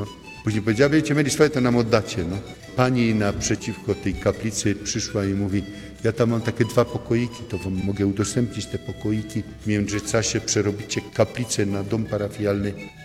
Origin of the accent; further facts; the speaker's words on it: Katowice, Silesian Voivodeship, Poland; moved away as an adult; now in Bolivia; On z Chorzowa, ja z Katowic.